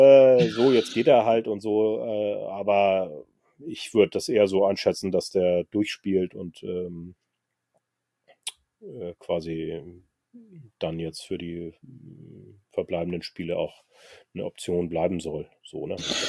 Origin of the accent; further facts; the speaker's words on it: Hamburg, Germany; dann bin ich auch Hamburger, ne?